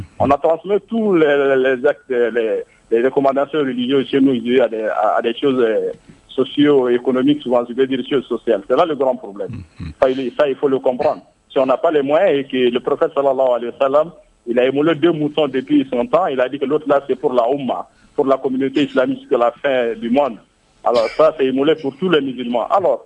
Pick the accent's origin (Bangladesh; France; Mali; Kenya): Mali; chez nous, au Mali